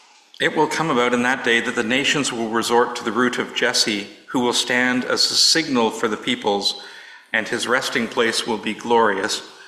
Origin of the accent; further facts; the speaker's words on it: Sudbury, Ontario, Canada; And I'm from Sudbury, as was established already.